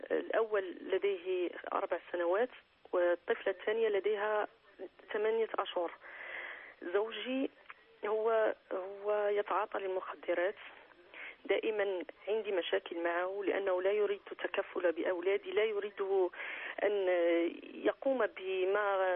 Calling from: France; من فرنسا.

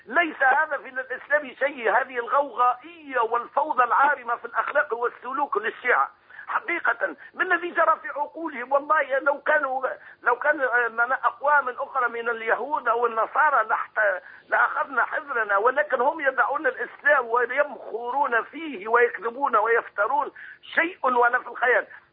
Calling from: Tunisia

